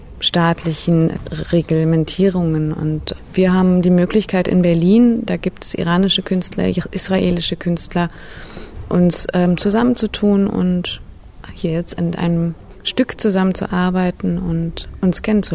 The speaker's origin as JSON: {"language": "German", "country": "Iran", "said": "was mir als Iranerin vorgesetzt wird"}